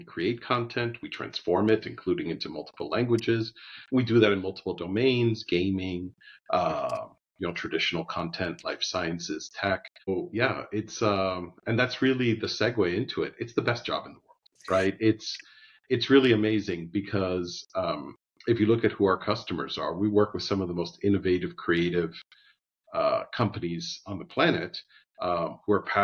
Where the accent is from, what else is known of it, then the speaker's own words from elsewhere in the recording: Miami, Florida, United States; I grew up speaking two languages natively, growing up in Miami in a Cuban American community. So I grew up speaking Spanish and English.